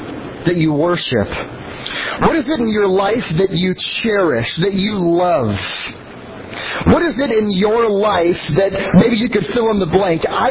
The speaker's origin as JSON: {"language": "English", "town": "St. Louis", "region": "Missouri", "country": "United States", "tie": "born or raised there", "also_born_or_lived": "Los Angeles", "said": "Actually, I'm originally from St. Louis, Missouri. Here, grew up, was born, raised here, went to Los Angeles for college"}